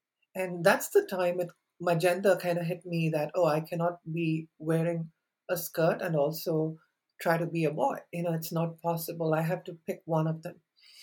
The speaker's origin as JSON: {"language": "English", "country": "India", "tie": "born or raised there", "lives_now": "United States", "said": "I was born in India and I've lived half my life in India and half my life in US."}